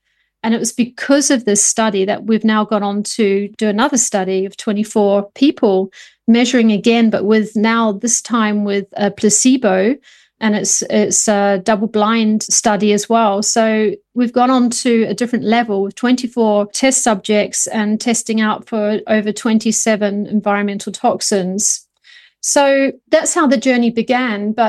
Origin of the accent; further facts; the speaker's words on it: New Zealand; now in United Kingdom; I'm from New Zealand originally.